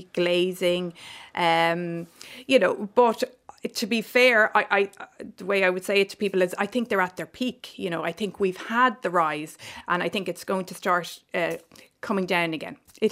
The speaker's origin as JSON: {"language": "English", "region": "Leinster", "country": "Ireland", "said": "I'm from South Kilkenny"}